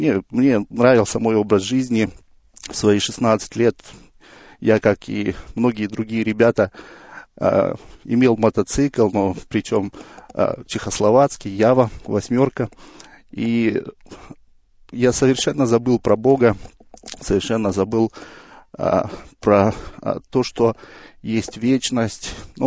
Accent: Kazakhstan; я родом из Казахстана. Родился я 37 лет назад в потомственной христианской семье.

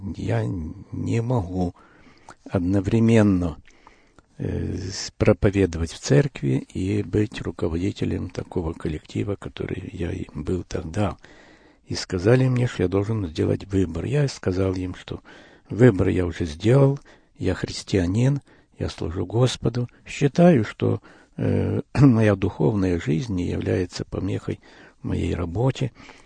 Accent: Lutsk, Volyn Oblast, Ukraine; also born or lived in Poland / Odesa / Kyiv; После войны мои родители переехали на Украину, поселились в городе Луцке на Волыни, в Западной Украине. Там я закончил школу

